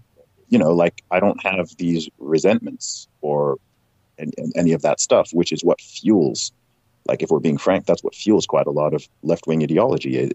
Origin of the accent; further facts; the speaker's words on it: Saudi Arabia; accent: American; spent 19 years in Saudi Arabia and had a lot of influence from the US as well, which is why my accent is how it is, because, you know, my teachers, lots of my friends and stuff when I was in Saudi were American.